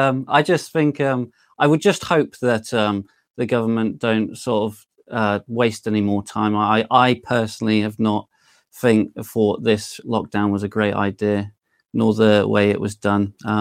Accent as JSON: {"language": "English", "country": "United Kingdom", "said": "We're Britain, aren't we? We're British, so we like liberty."}